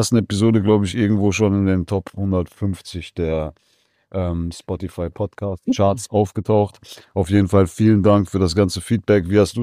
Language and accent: German; Iran; als Iraner